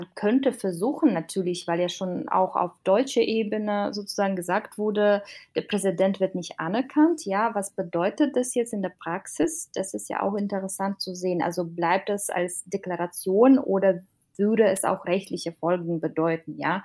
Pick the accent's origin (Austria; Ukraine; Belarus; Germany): Belarus; Ich bin in Belarus geboren, aufgewachsen.